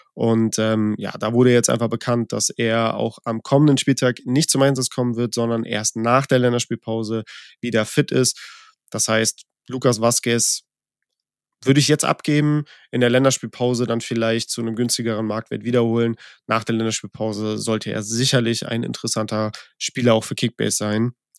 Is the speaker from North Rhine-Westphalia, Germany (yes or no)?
yes; Cologne, North Rhine-Westphalia, Germany; born there; ich bin gebürtiger Kölner